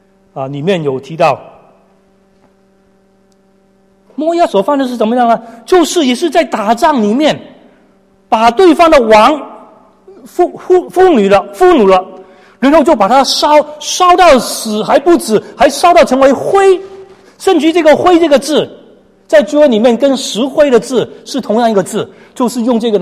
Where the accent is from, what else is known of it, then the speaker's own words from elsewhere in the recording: China; 我们中国人特别会想到南京的大屠杀，当时候日本人就是这样的来对待中国人。